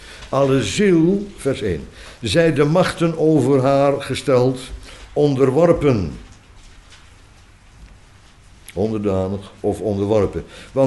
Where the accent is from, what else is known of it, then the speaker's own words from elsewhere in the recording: Netherlands; want dan zijn wij Nederlanders... niet altijd toebereid geweest. Vroeger hebben wij 80 jaar gevochten